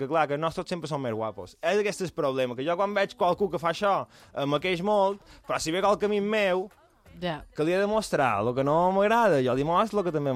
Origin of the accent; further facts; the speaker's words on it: Binissalem, Balearic Islands, Spain; Aquesta zona, el que dèiem, Vall de Mosa, jo som de Vinicelem